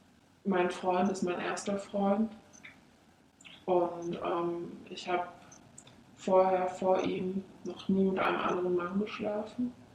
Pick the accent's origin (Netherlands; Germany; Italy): Germany; Stuttgart, Baden-Württemberg; Ich komme aus Stuttgart-Bad Cannstatt.